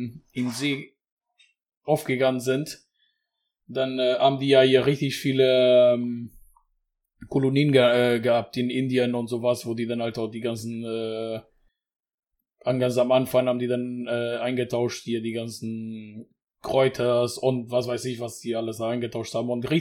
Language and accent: German; Portugal; weil bei uns in Portugal ist auch jedes Jahr das gleich. Und zwar nicht in der Ausmaße, aber in Portugal ist auch wirklich, letztes Jahr war genauso, war auch so richtig schlimm